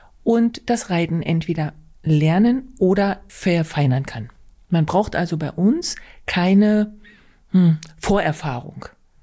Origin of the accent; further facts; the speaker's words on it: Güssefeld, Saxony-Anhalt, Germany; Ich komme aus Güssefeld. Das ist bei Kalbemilde in der schönen Altmark. Wir betreiben dort einen Reiterhof